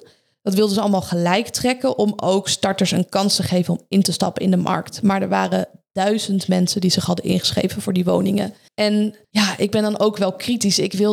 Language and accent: Dutch; Leiden, South Holland, Netherlands; Ik wil weer lekker terug naar Leiden. Ik kom oorspronkelijk uit Leiden. Hier zit mijn sportschool, hier zit mijn alles. En ik merkte toen ik in Amstelveen woonde en ook toen ik in Weesp woonde, dat ik de hele tijd onderweg was.